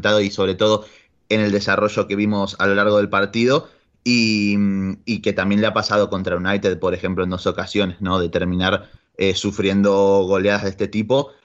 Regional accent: Argentina; ya cumplí mi deber cívico-social como buen ciudadano argentino al ir a votar el día de hoy.

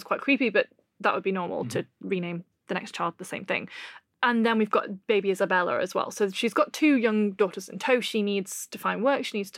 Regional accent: England, United Kingdom; I grew up in the Staffordshire, Cheshire area

